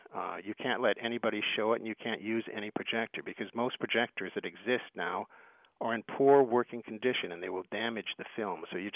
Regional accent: Davenport, Iowa, United States; I was born in Iowa City, but I grew up in Davenport.

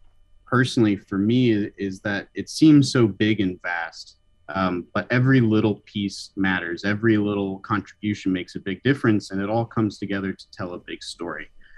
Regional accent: Northeast, United States; Yeah, I grew up landlocked in the Northeast

